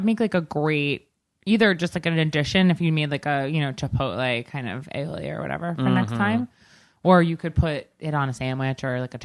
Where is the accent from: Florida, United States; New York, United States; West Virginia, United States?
New York, United States; Long Island; I mean, that's what you do when you're like growing up in Long Island.